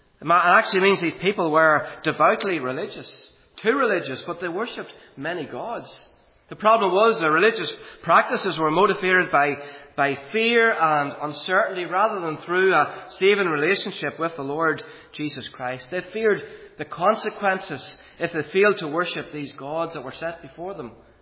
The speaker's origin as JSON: {"language": "English", "town": "Monaghan", "region": "Ulster", "country": "Ireland", "tie": "born or raised there", "said": "I know what it's like growing up in Monaghan."}